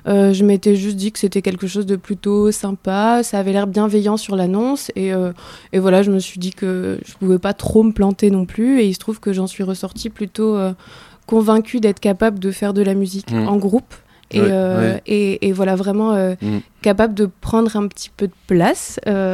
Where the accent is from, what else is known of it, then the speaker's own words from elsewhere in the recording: Juan-les-Pins, Provence-Alpes-Côte d'Azur, France; also born or lived in Bayonne; Mais moi, je suis née à Bayonne, mais j'ai fait la plupart de ma vie, du coup, dans le sud-est, à côté de Nice, à Juan-les-Pins, exactement.